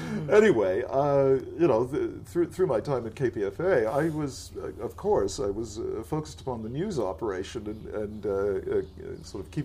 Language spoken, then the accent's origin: English; San Diego, California, United States; When I arrived at Berkeley, I was from San Diego, and FM radio meant simply classics to me